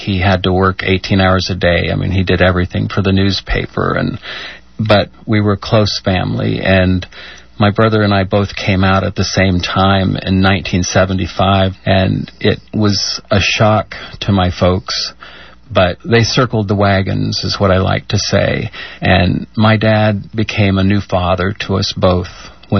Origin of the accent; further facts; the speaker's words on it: Cody, Wyoming, United States; also born or lived in Fort Peck Indian Reservation, Montana; I was born on the Fort Peck Indian Reservation in northeastern Montana, and then as a kid moved to Cody, Wyoming. So I am a gay man from the rural West, as was my gay brother.